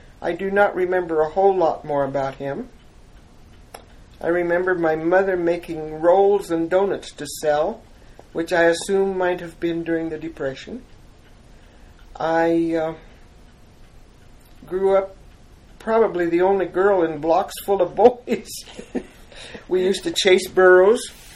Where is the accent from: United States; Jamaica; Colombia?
United States; Buena Vista, Colorado; also born or lived in Salida; I was born in Salida at the Red Cross Hospital, grew up in Buena Vista, spent the first however many years of my life in Buena Vista, 18, I guess.